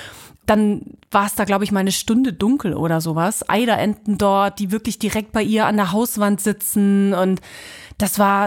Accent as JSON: {"language": "German", "region": "Mecklenburg-Vorpommern", "country": "Germany", "tie": "born or raised there", "lives_now": "Kiel, Germany", "said": "Ich komme ja aus dem Osten, das heißt, ich bin an der Mecklenburger See, Usedom, das war mein Kindheitsspielplatz."}